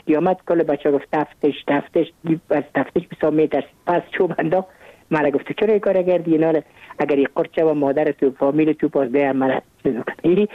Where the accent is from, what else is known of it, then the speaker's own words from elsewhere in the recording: Kabul, Afghanistan; من متولد کابل هستم، در نای اول کابل تولد شدیم.